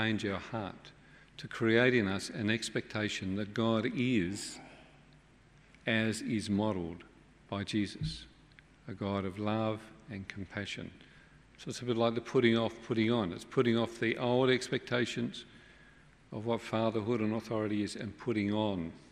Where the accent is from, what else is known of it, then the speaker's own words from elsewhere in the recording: England, United Kingdom; now in Australia; But the reality is that when we came out from England as 10-pound Poms, life was very difficult.